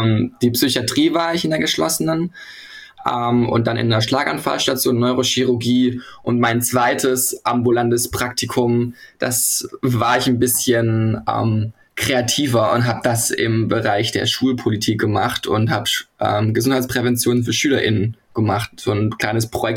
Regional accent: Hamburg, Germany; Ich komme aus Hamburg und ich studiere gerade Pflege im 8. Semester.

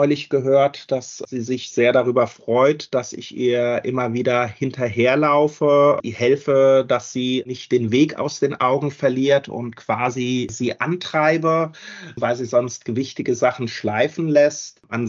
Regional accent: Mainz, Rhineland-Palatinate, Germany; Groß geworden bin ich im Ortsteil Marienborn. Das ist der zweitkleinste Ortsteil von Mainz und schön von Autobahnen umkesselt. Aber trotzdem haben wir hier eine schöne Natur, in der wir schön spazieren gehen können, noch ein bisschen das Landfeeling haben.

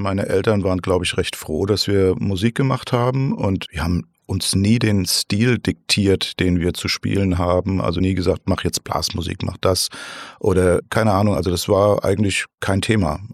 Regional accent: Lorch, Hesse, Germany; Ja, und ich komme ursprünglich aus Lorch.

